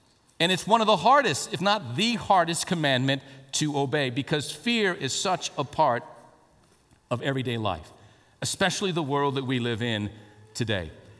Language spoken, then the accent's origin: English; Albuquerque, New Mexico, United States; I grew up in Albuquerque